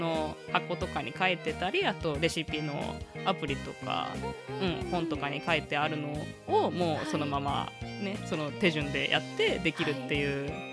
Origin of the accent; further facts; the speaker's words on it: Ehime, Japan; now in Okayama, Japan; あ、愛媛、私愛媛出身なんですけど